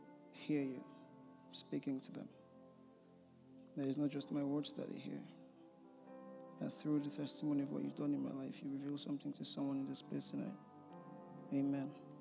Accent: Nigeria; moved away as an adult; I'm from Nigeria originally. I came here last year to do a master's program in law

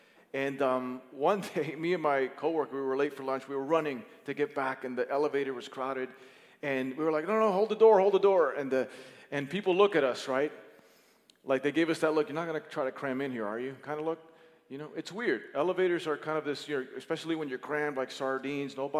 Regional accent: Miami, Florida, United States; I come from Miami. It's just different.

